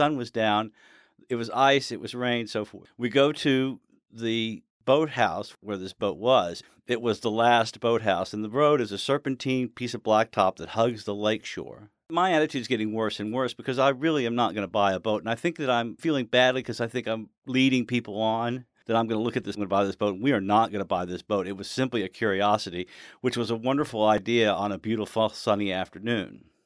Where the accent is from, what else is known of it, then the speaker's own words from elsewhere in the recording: the South, United States; I thought that a double name was important because I'm from the South.